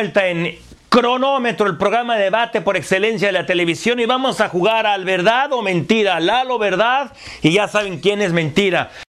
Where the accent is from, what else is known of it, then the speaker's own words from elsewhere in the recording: State of Mexico, Mexico; Yo soy del Estado de México